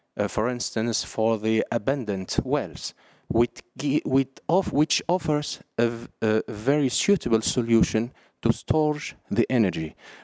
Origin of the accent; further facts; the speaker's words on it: Tunisia; English is a second language; I introduce myself … I come from Tunisia, North Africa